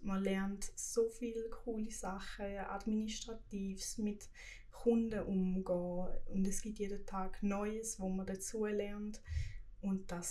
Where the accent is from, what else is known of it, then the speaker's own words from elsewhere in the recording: Münchwilen, Thurgau, Switzerland; Ich komme aus dem Thurgau und genau in Münchwilen.